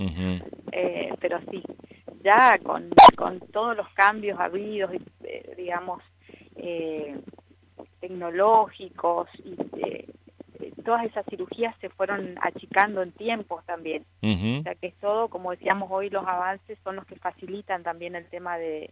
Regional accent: Corrientes, Argentina; Hace muchos años que estoy acá. Uh-huh. Trabajo acá. Me radiqué acá, pero en realidad soy correntina

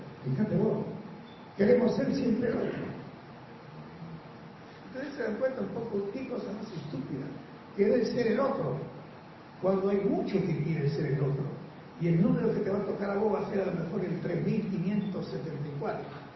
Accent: Misiones, Argentina; yo cada día que pasa soy más argentino y cada día más misionero

